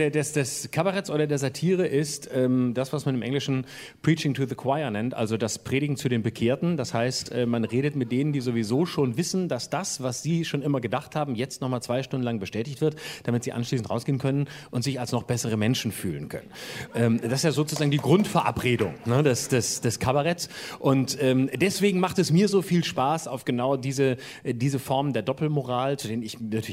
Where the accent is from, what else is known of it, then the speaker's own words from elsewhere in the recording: Lörrach, Baden-Württemberg, Germany; Ich bin Badener, ich bin einer von den Guten.